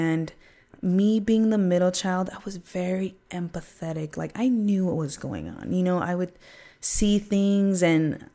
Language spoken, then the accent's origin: English; Loire Valley, France; But I think also growing up in the Loire Valley really shaped my perception of things